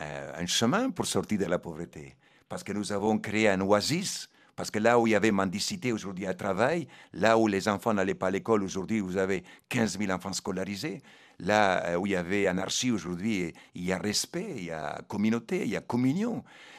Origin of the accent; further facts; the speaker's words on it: Argentina; moved away; Moi, j'ai commencé en Argentine, quand j'avais 17 ans. Et quand j'ai quitté l'Argentine, mon pays que j'aimais, je pleurais.